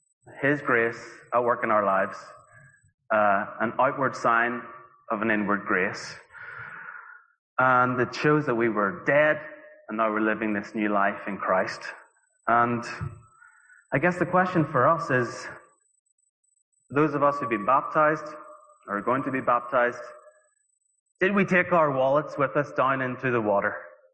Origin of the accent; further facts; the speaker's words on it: Northern Ireland, United Kingdom; I can be a very tight-fisted person, probably because I'm from Northern Ireland.